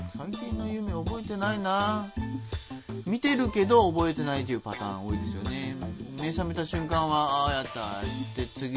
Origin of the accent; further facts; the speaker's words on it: Sasebo, Nagasaki, Japan; 地元佐世保で